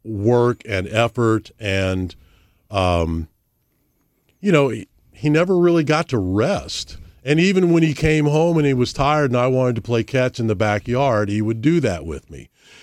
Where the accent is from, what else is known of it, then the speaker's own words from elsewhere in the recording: St. Charles, United States; So I grew up in St. Charles.